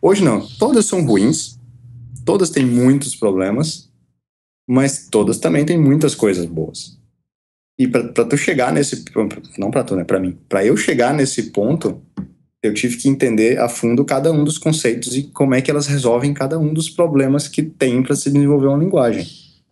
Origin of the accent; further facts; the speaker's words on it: Piauí, Brazil; born there; moved away as an adult; Eu nasci no Piauí e me mudei para o Rio Grande do Sul para fazer mestrado em computação gráfica.